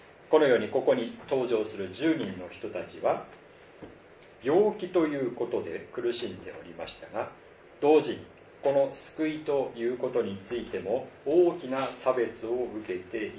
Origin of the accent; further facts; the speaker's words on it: Iwate, Japan; 私は岩手出身ですから南部藩というところにあるわけですね。